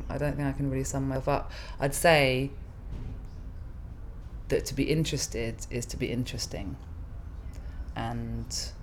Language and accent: English; London, United Kingdom; growing up in London, you get so used to being anonymous.